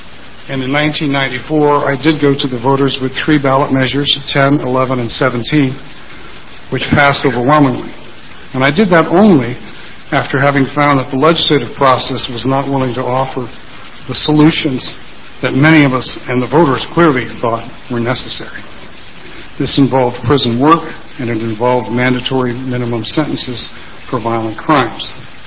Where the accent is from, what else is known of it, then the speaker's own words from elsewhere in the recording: Salem, Oregon, United States; I'm an attorney. I'm from Salem.